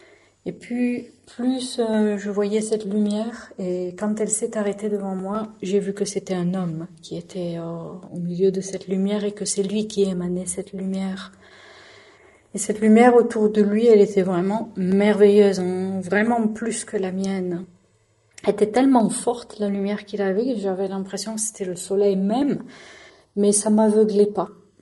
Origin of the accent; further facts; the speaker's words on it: France; je suis née et j'ai grandi en France.